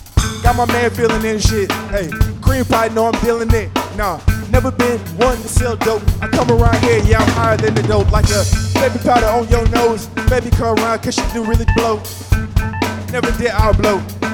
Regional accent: the South, United States; You know I ain't from here, but I come from the South. And, yeah, I miss barbecue food.

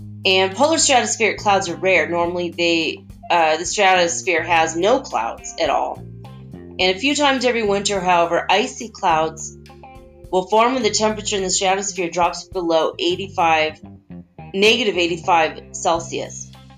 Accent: Minnesota, United States; I grew up in Minnesota, and I've seen I've seen a lot of auroras in my day.

